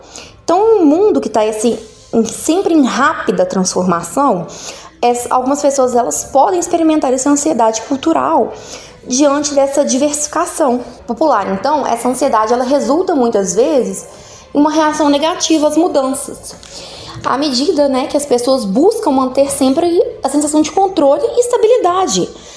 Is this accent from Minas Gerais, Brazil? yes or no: yes; Belo Horizonte, Minas Gerais, Brazil; eu sou mineira de BH, sou estudante de psicologia na UNA, em Morese